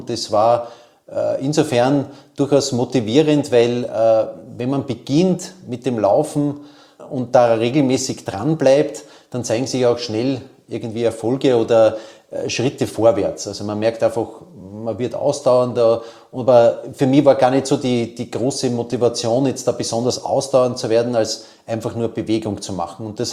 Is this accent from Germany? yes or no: no; Vienna, Austria; Also es hat ja immer den Wien-Marathon gegeben und der ist bei uns im 6. Bezirk, wo ich aufgewachsen bin, immer zunächst einmal entlang der Gumpendorfer Straße gegangen, die Strecke.